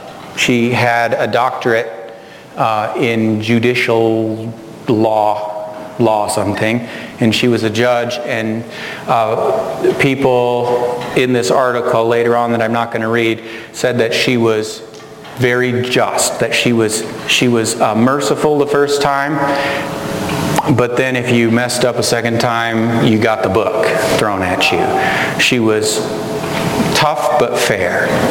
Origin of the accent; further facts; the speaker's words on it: St. Paul, Minnesota, United States; And Mason City is 2.5 hours of where I grew up in St. Paul, Minnesota.